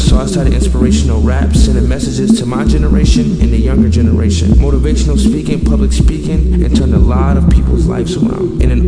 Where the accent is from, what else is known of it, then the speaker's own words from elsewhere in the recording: Buffalo, New York, United States; You know, growing up in Buffalo, the city is small. You know everybody.